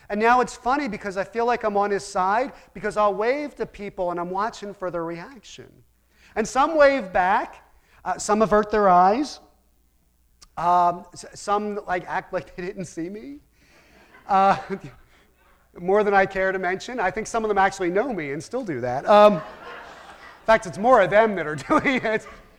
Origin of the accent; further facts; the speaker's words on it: Philadelphia, Pennsylvania, United States; Now, you have to understand, I'm from Philadelphia.